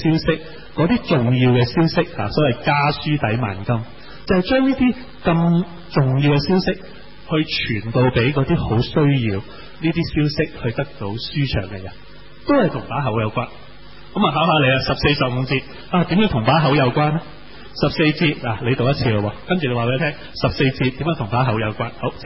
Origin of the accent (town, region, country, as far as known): China